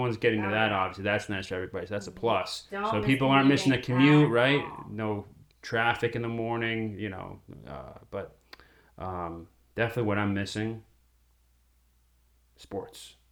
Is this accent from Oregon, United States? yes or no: no; Boston, Massachusetts, United States; And then, of course, I grew up in Boston.